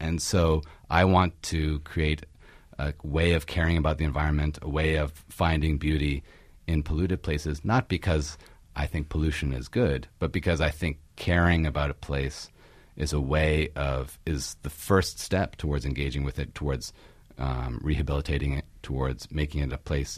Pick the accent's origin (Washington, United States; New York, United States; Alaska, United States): Washington, United States; Seattle; I grew up in Seattle, and there was a paper mill up north from Seattle.